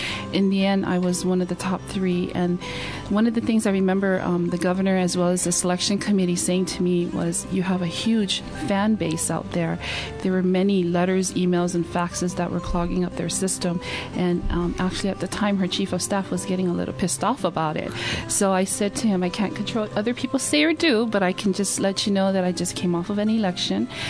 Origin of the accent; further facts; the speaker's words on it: Maui, Hawaii, United States; I went back home and ran for the Maui County Council.